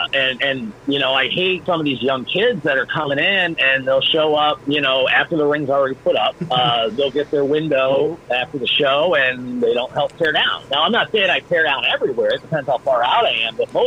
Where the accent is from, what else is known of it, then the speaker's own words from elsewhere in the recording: Pittsburgh, Pennsylvania, United States; I get it too because I grew up in Pittsburgh.